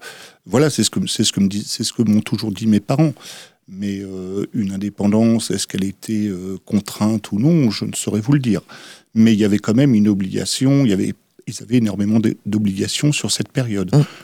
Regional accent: Île-de-France, France; Je suis né en France. J'ai fait toutes mes études ici en France, en banlieue parisienne.

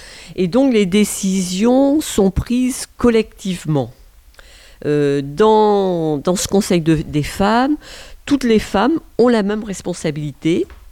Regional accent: Brest, Brittany, France; Nous sommes de Brest, la plupart d'entre nous.

